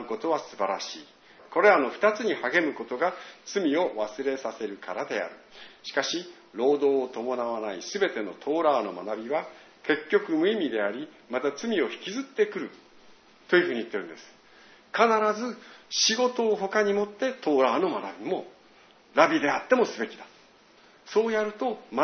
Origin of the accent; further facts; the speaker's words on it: Tohoku, Japan; 私は東北で育ったので東北弁得意なんですけど、個人的には東北弁は好きじゃなかったんです。